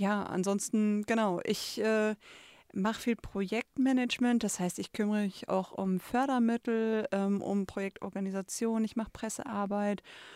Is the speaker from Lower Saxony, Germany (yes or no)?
no; Duisburg, North Rhine-Westphalia, Germany; ich bin in Duisburg groß geworden und zwar ziemlich nah beim Landschaftspark Nord.